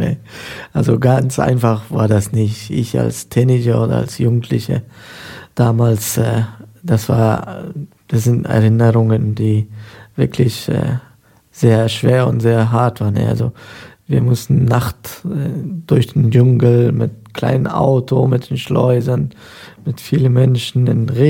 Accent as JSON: {"language": "German", "country": "Afghanistan", "moved": "yes", "lives_now": "Hamm, Germany", "said": "Ursprünglich komme ich aus Afghanistan und wie gesagt, seit 25 Jahren in Deutschland und spezifisch in Hamm lebe ich, seitdem ich in Deutschland bin"}